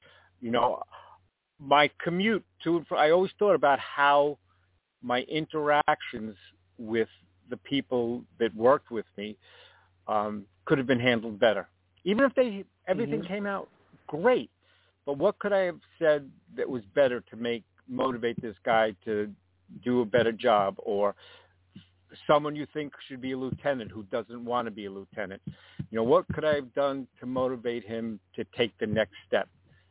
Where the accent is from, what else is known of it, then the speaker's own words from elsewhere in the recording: New York, United States; I grew up in New York. I get it.